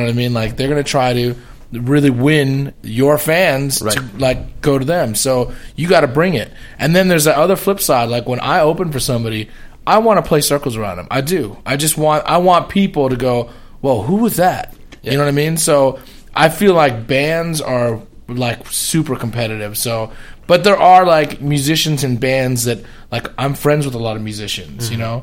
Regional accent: Los Angeles, California, United States; I'm actually from Los Angeles, but I see that like there's a different vibe about people in Los Angeles than any other city

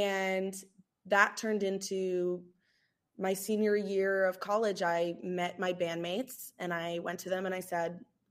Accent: New York, United States; So I'm from New York. So she was playing in this band in Brooklyn, and it was in the park, and we would have picnics.

